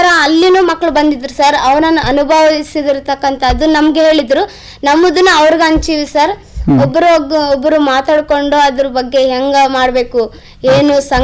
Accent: Yerigera, Karnataka, India; ನನ್ನ ಊರು ಯರಿಗೇರ.

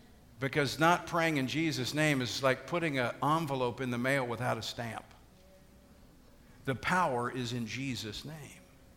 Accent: Louisiana, United States; I was talking just a couple of weeks ago with a sheriff in my home state of Louisiana.

